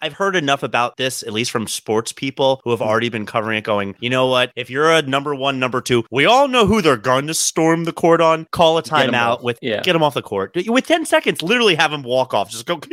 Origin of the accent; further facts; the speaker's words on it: Owings Mills, Maryland, United States; my hometown of Alms Mills, Maryland